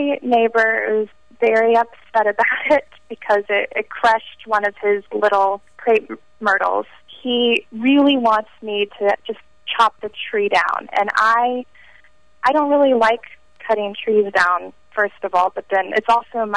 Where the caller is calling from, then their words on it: Nashville, Tennessee, United States; I'm calling from Nashville, Tennessee.